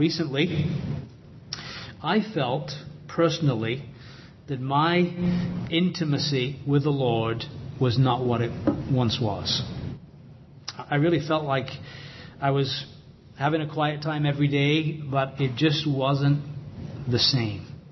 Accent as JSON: {"language": "English", "region": "England", "country": "United Kingdom", "said": "You see, I'm an Englishman."}